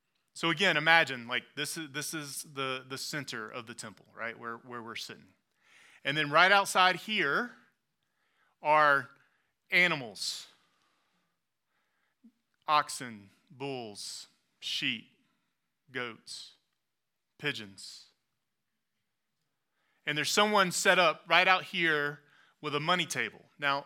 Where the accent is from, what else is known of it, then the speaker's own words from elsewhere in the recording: the South, United States; I mean, I'm from the South, so I can say this.